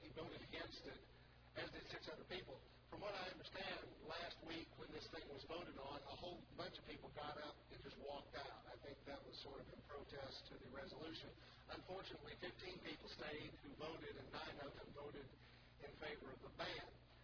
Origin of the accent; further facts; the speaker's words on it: the South, United States; I was born in 1960 in America, and that, frankly, I'm a white male from the South